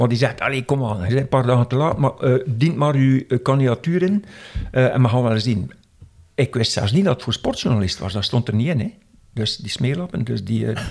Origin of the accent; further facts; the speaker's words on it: Wevelgem, Flanders, Belgium; ik ben afkomstig van Wevergem